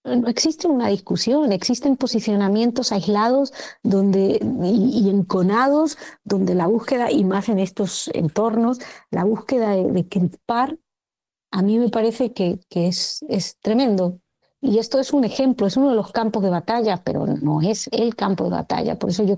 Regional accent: Spain; pero a mí, como española, me parece indignante.

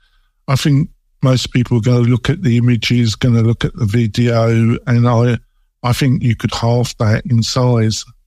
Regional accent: England, United Kingdom; Yes, I am very English.

